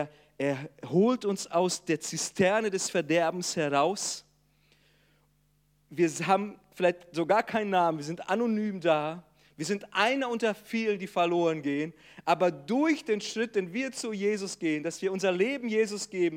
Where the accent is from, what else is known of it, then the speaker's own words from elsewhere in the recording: Brazil; ich bin ja Brasilianer, gebürtiger Brasilianer